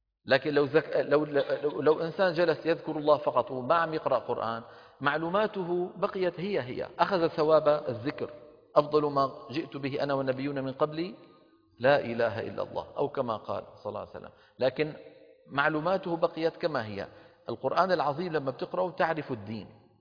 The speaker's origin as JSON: {"language": "Arabic", "town": "Damascus", "region": "Damascus Governorate", "country": "Syria", "said": "وعندنا في دمشق"}